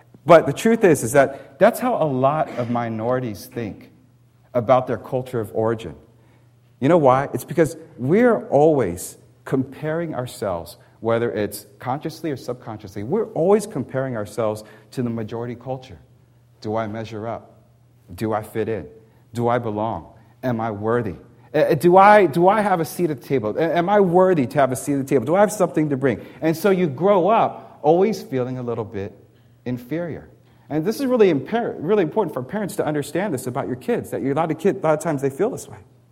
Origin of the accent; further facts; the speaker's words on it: Annapolis, Maryland, United States; also born or lived in Washington, D.C. / Jacksonville, Florida; I was born in Washington, D.C., and I was born in 1970, so I grew up in the 70s and, you know, childhood through there. And I grew up in Annapolis, Maryland. That's where I went for elementary school.